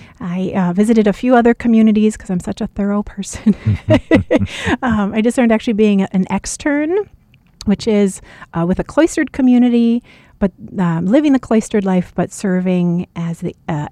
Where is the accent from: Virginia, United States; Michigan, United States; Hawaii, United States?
Hawaii, United States; And as I mentioned, I'm from Hawaii, born and raised.